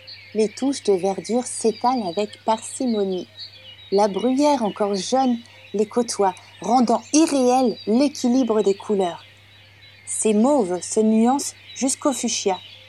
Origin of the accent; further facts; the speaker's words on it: Normandy, France; Chez moi, en Normandie, les gens sont fiers des quatre saisons quotidiennes.